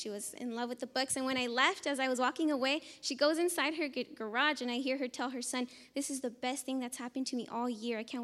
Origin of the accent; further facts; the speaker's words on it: Hesperia, California, United States; I'm from Hesperia, California.